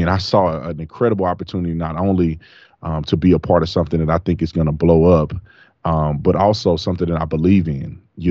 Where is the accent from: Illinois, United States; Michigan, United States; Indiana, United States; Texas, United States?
Texas, United States; Fort Worth; where I come from is I'm from Fort Worth, Texas. You know, I grew up in a very diverse home, very diverse background.